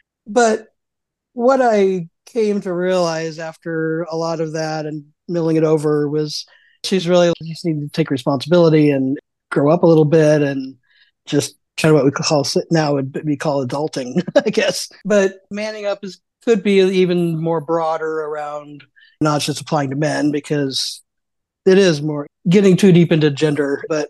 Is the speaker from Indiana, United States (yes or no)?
yes; Indiana, United States; but I was also from Indiana, where you don't hear much about anything progressive.